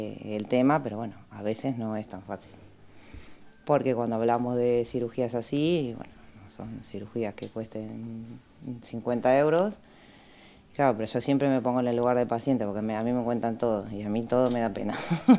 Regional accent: Argentina; moved away as an adult; now in Spain; yo soy argentina, pero vivo aquí ya media vida mía. Me vine muy joven.

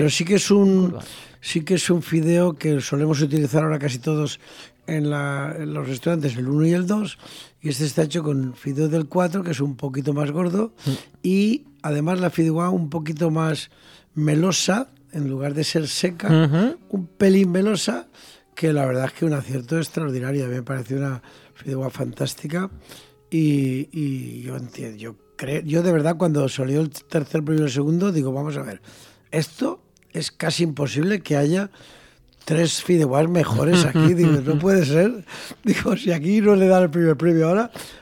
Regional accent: Valencian Community, Spain; somos valencianos todos de aquí, de siempre

